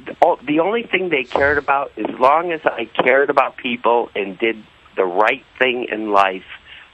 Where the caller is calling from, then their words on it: Bristol, Connecticut, United States; Yes, I'm calling from Bristol, Connecticut.